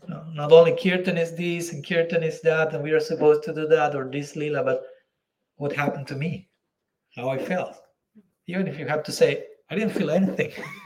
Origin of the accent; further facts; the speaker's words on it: Argentina; first language Spanish; English is a second language; I'm from Argentina, as you know, so my native language is native tongue, is Spanish.